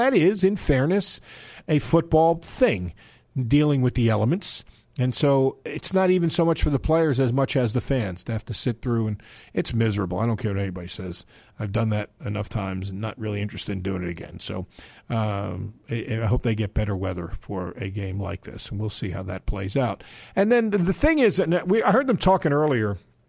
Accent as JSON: {"language": "English", "region": "New York", "country": "United States", "said": "I'd love to go, because I'm a New Yorker, the Pinstripe Bowl."}